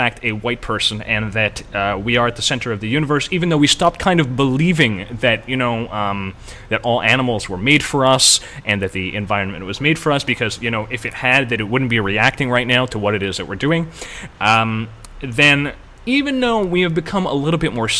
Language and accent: English; Canada; and as speaking as a Canadian, I'm incredibly proud of it